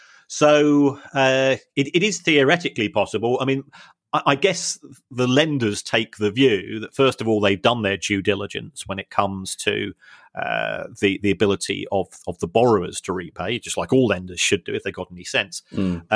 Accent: London, United Kingdom; I'm from South London.

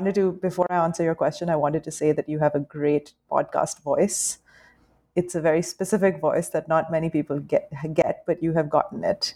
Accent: Lahore, Punjab, Pakistan; Lahore. And so horses were just sort of this very, romanticized idealized thing that I saw in my own, in my hometown.

